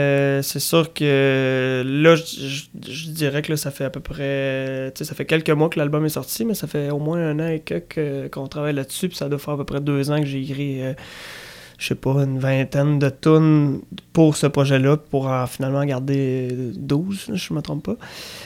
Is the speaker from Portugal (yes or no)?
no; Trois-Rivières, Quebec, Canada; Moi, je viens de Trois-Rivières.